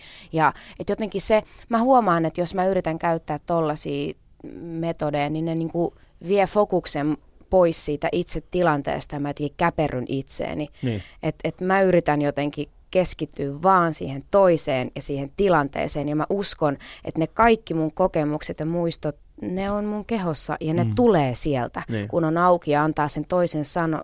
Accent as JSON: {"language": "Finnish", "town": "Kerava", "region": "Uusimaa", "country": "Finland", "tie": "born there", "said": "Mä oon syntynyt Keravalla. Mun isä on siis tosiaan Venäjältä, Pietarista kotosi. Ja äiti on tuolta vähän niin kuin Lapista, Rovaniemi, Kemi-Akselilta. Ja tapasivat sitten Leningradissa, silloisessa"}